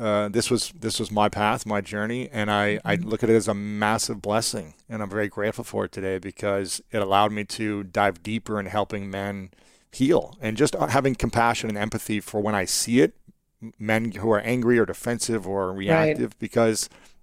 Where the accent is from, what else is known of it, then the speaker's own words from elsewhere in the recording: Ohio, United States; told I wasn't allowed to be vulnerable as a young man growing up in Ohio, in the Midwest.